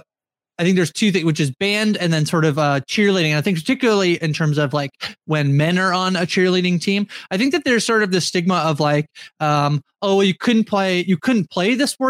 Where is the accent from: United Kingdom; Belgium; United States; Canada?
Canada